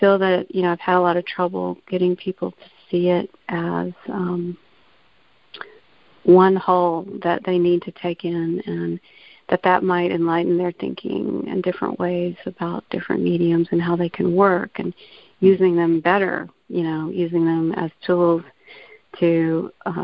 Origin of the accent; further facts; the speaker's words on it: the South, United States; I'm also from the South and had a kind of a crazy childhood like she did.